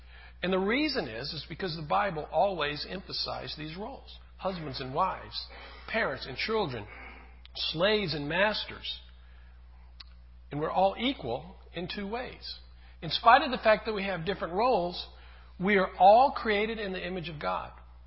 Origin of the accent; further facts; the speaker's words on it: United States; When I was little, growing up in America, one of the wonderful things in America is that anyone can grow up to be president.